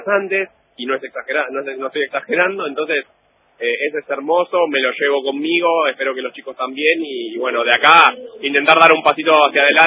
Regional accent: Argentina; con un acento diferente, y ya rápido entienden que no sos de ahí, y ya saben que sos argentino

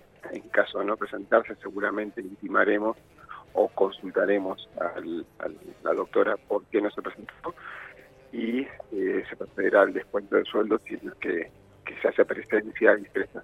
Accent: La Plata, Buenos Aires Province, Argentina; now in Esquel, Argentina; Yo no soy de Esquel, vine ya hace 14 años, y creo que lo que me dio la ciudad difícilmente lo hubiera dado mi ciudad de origen. Yo soy de La Plata

